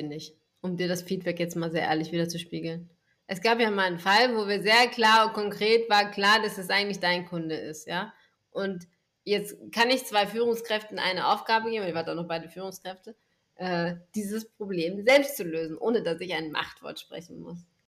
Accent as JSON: {"language": "German", "town": "Gütersloh", "region": "North Rhine-Westphalia", "country": "Germany", "tie": "born or raised there", "said": "Jetzt war diese Niederlassung in meinem Heimatort, ja. Es war Gütersloh. Und jetzt komme ich aus Gütersloh"}